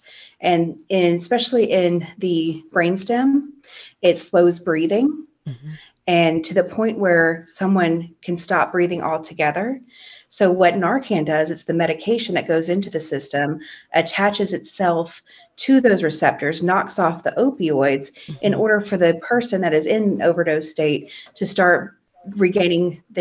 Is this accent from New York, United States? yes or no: no; Macon, Georgia, United States; I'm actually from Macon. That's where I was raised.